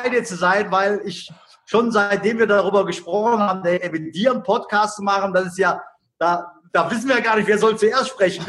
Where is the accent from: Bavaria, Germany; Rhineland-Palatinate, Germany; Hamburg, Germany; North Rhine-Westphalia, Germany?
North Rhine-Westphalia, Germany; Cologne; Ich bin ja nun im Rheinland groß geworden, eine echte Kölschjung.